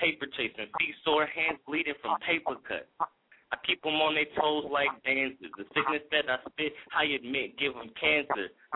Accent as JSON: {"language": "English", "town": "Chicago", "region": "Illinois", "country": "United States", "moved": "yes", "lives_now": "Fontana, United States", "said": "I was born on Chi-Town soil, you know, big Chicago boy, and moved out here to the left coast, back in Cali, and ever since then, been doing it big in Cali, just all around Cali. Right now, I'm staying in Fontana"}